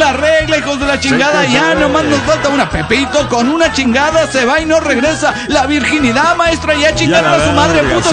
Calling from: Río Colorado, Río Negro, Argentina; ¡Hola, qué tal! ¿Cómo están? … de Río Colorado, Río Negro, Argentina.

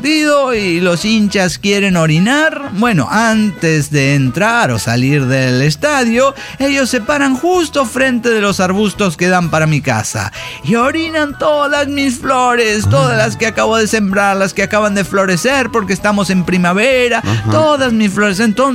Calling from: Mexico City, Mexico; de la Ciudad de México.

